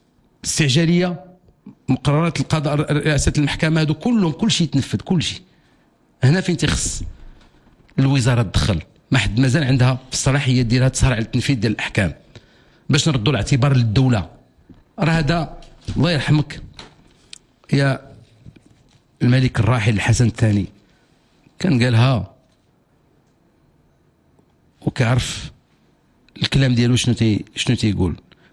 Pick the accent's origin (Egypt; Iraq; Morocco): Morocco; والتنفيذ مشكل كبير عندنا في المغرب